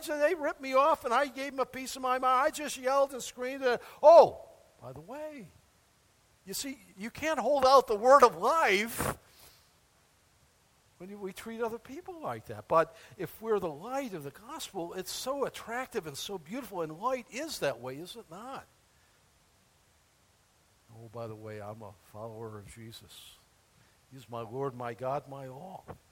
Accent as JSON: {"language": "English", "region": "New York", "country": "United States", "tie": "born or raised there", "said": "I grew up in Niagara County"}